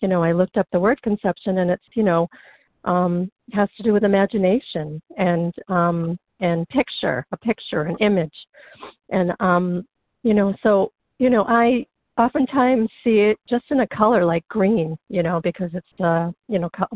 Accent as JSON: {"language": "English", "region": "Massachusetts", "country": "United States", "said": "I'm from the Berkshires in Massachusetts."}